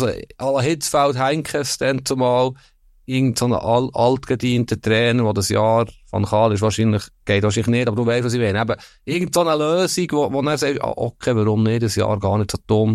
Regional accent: Bern, Switzerland; Bern natürlich, Bern.

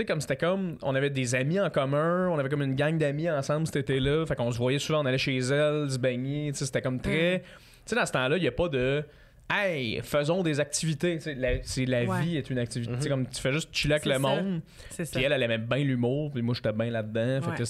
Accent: Quebec, Canada; Ouais, moi, je viens de la Rive-Nord.

